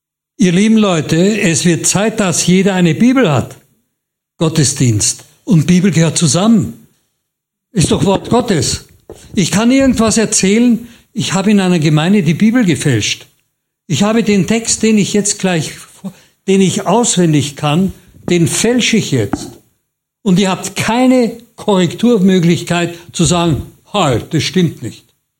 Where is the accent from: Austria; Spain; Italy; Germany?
Austria; Vienna; born there; Ich bin ja katholisch gewesen, ich bin in Wien geboren. Ich bin am Stephansdom gefirmt worden mit 12 Jahren.